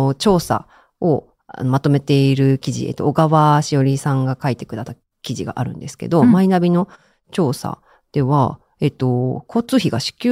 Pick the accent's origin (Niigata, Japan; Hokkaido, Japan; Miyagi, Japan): Niigata, Japan; also born or lived in Tokyo; 私東京で学生生活してたんですけど、地元の新潟のテレビ局とかも受けたんですよ、